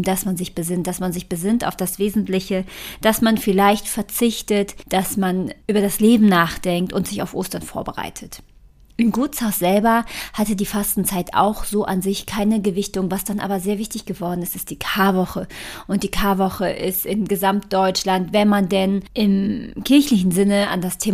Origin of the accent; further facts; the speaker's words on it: Rhineland, Germany; Und ich selber bin ja aus dem Westen von Deutschland, wenn man das so sagen kann, aus dem Rheinland, vor vielen Jahren in den Norden von Deutschland gezogen.